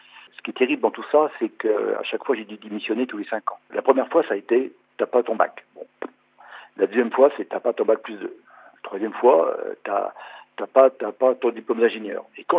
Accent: L'Épine, Pays de la Loire, France; je suis originaire de l'île de Noirmoutier, de Lépine plus précisément

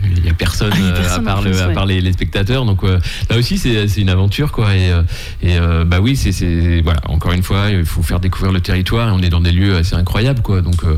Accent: Saint-Jean-de-Monts, Pays de la Loire, France; parce que moi je suis originaire de Saint-Jean-de-Mont.

